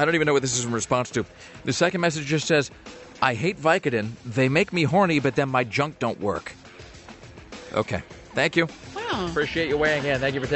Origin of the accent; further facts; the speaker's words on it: Kennewick, Washington, United States; We also got some news from my hometown of Kennewick, Washington, courtesy of listener Dan.